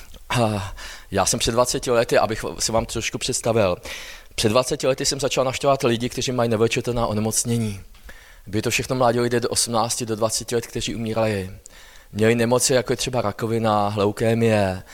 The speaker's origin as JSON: {"language": "Czech", "region": "Vysočina Region", "country": "Czechia", "said": "jsem z Linska. A je to malé městečko na Vysočině a jsem druhým kazatelem v apoštolské církvi v Linsku."}